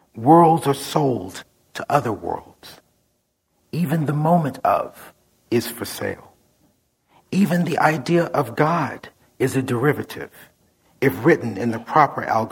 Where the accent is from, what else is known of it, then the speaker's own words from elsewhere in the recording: St. Louis, Missouri, United States; I grew up in St. Louis, but I learned many years later that it was just somewhat fate that made that happen, because though my family, my father's family is all from Missouri and Illinois